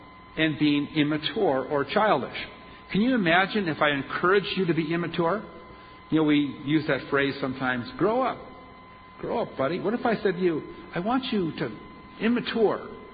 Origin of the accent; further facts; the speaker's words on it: Minnesota, United States; when I was a child, I grew up in Minnesota.